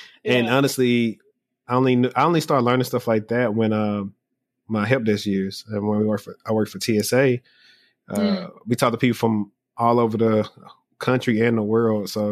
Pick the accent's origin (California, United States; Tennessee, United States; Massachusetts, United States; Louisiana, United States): Louisiana, United States; now in Dallas, United States; technically I'm still in the South. I'm in Dallas now, but I'm from Louisiana.